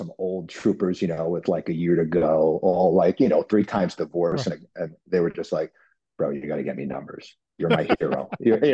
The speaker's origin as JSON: {"language": "English", "town": "Wappingers Falls", "region": "New York", "country": "United States", "tie": "born or raised there", "said": "So I ended up coming right back to where I'm born and raised in Wapinders Falls, New York."}